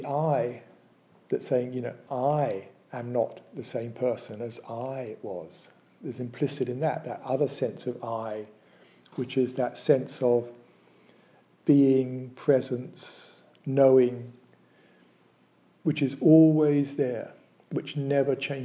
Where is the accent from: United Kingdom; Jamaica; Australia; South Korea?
United Kingdom; now in United States; I could say I'm British, but I'm also American now as well, so that's changed.